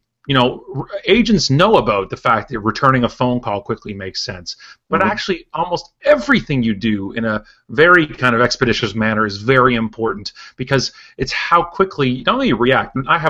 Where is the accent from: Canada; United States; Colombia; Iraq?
Canada; Oakville, Ontario; I'm in Oakville, which is my hometown, west of Toronto